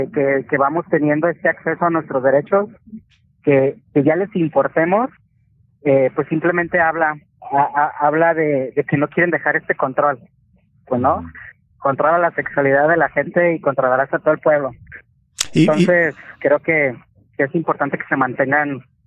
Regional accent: Tequila, Jalisco, Mexico; Yo nací en el año en el 80. Vengo de allá de Tequila, Jalisco, donde no tuve acceso a internet, donde mis padres no tenían información

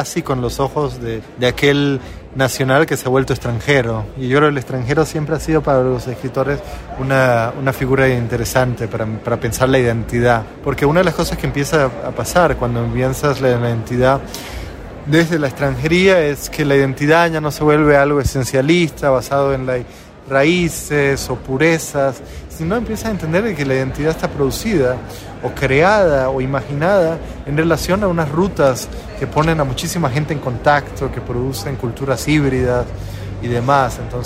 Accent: Costa Rica; Yo vengo de Costa Rica, un país que, en donde de alguna manera este discurso ecologista ha estado muy vinculado con el discurso turístico

